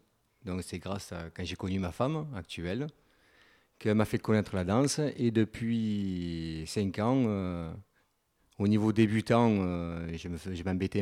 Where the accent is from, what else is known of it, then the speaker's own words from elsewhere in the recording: Marseille, Provence-Alpes-Côte d'Azur, France; Je ne suis pas de Valensol, moi, je suis de Marseille.